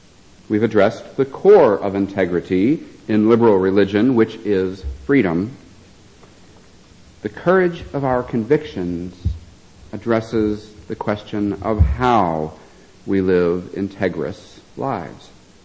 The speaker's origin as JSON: {"language": "English", "town": "Charleston", "region": "South Carolina", "country": "United States", "tie": "born or raised there", "said": "I grew up mostly in Charleston, South Carolina, and in my teenage years I went to the Southern Baptist Church."}